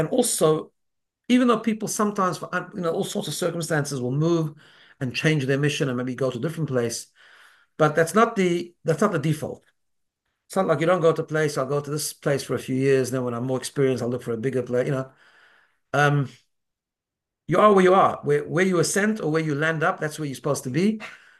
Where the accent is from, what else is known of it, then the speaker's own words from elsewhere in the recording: South Africa; moved away; I grew up in South Africa and I'd already been away from home for a few years because I was learning in yeshiva.